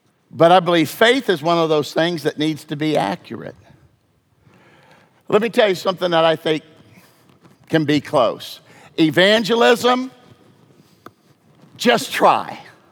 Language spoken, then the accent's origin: English; Wisconsin, United States; And we're from Wisconsin, and they're from Minnesota.